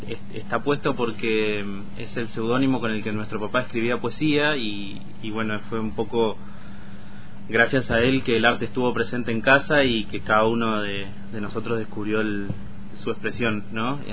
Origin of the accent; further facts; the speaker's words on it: Trelew, Chubut, Argentina; Soy nacido y criado allá en Trelew, en Chubut, y hay muchos lugares que incluso yo habiendo crecido allá no conozco